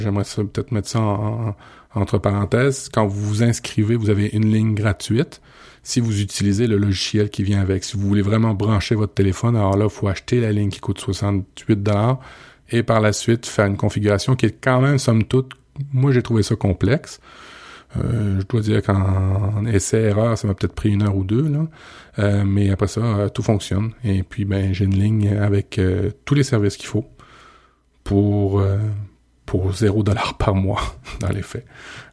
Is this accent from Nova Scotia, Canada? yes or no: no; Quebec City, Quebec, Canada; Ils ont même un numéro à Québec, parce que moi, je viens de Québec.